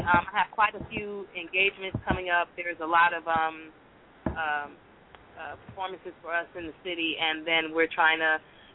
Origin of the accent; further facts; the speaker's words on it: Nigeria; Being Nigerian, being somebody who's trying to create an original genre of music as well